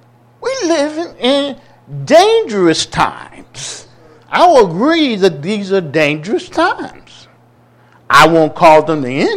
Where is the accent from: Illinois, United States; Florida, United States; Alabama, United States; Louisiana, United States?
Illinois, United States; I remember growing up living through some dangerous times as a young black man, young black boy growing up in the South, in Southern Illinois.